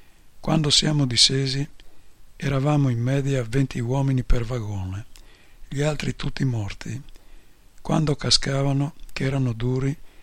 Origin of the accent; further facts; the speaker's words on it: Piedmont, Italy; Noi siamo piemontesi e abbiamo un piemontese tutti i giorni da portare.